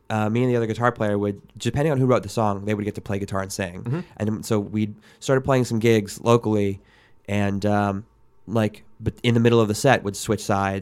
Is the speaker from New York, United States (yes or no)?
yes; New York, United States; Like growing up outside of New York, and my dad worked in the city, commuted a lot, very bridge and tunnel.